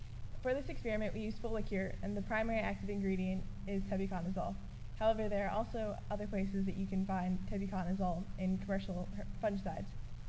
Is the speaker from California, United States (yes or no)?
no; Illinois, United States; Soybeans are, growing up in Illinois, I take soybeans and they're important for granted.